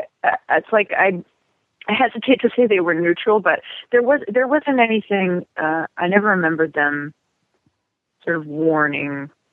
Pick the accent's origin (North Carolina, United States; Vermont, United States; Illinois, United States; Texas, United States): Illinois, United States; Chicago; Both of my parents are actors. I grew up in Chicago, and they were very active there in the theater community.